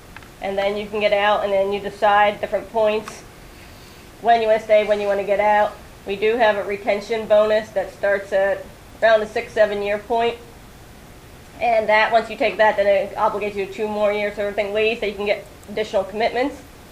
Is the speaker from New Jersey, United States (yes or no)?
yes; New Jersey, United States; I grew up in New Jersey. I like being by the shore.